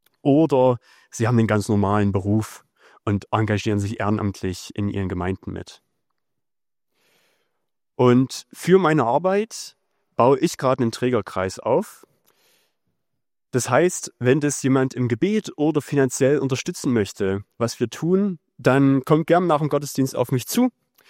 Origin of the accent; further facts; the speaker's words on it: Saxony, Germany; Ich bin in der Nähe von Annaberg-Buchholz geboren und aufgewachsen.